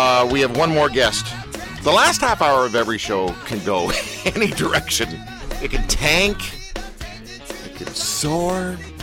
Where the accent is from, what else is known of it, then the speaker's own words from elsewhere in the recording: Canada; And by the way, I'm Canadian, and I'm also apolitical.